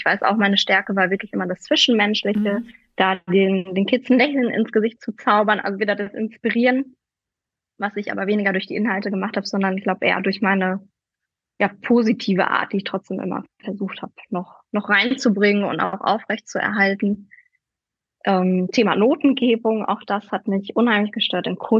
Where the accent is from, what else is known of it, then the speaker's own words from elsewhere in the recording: Winterberg, North Rhine-Westphalia, Germany; War da ja wieder in meiner Heimat Winterberg, wusste aber eigentlich, muss ich nochmal was anderes sehen.